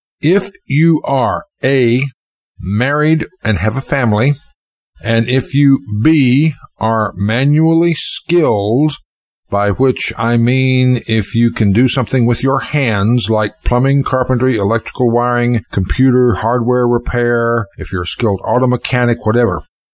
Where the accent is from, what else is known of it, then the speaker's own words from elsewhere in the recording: Chapel Hill, North Carolina, United States; I grew up in Chapel Hill.